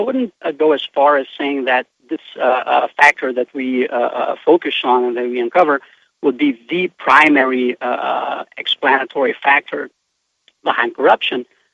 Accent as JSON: {"language": "English", "region": "Federal District", "country": "Brazil", "tie": "born or raised there", "second_language": "English", "moved": "yes", "said": "I am originally from Brazil, and some of you may or may not know, but about 50 years ago, the capital of the country was moved to a very remote area of the country. And growing up there"}